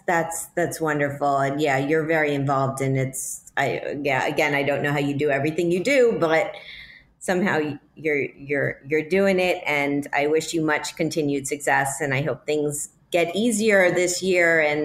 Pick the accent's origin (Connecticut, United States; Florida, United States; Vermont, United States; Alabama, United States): Florida, United States; Miami; I am from Miami. Yeah, it's my hometown, which is why I usually go down to South Beach Food and Wine Festival